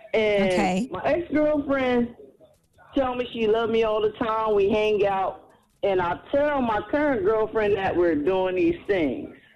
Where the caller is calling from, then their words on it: Trenton, New Jersey, United States; I'm calling from Trenton, New Jersey.